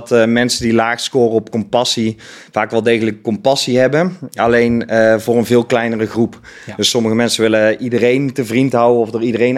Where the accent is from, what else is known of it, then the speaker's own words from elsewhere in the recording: Eindhoven, North Brabant, Netherlands; also born or lived in Oirschot; now in Veenendaal, Netherlands; Ik woon samen momenteel in Veenendaal. Ik denk niet dat ook zo gaat blijven. Ik kom oorspronkelijk uit Eindhoven. Heb een tijd in Oorschot gewoond.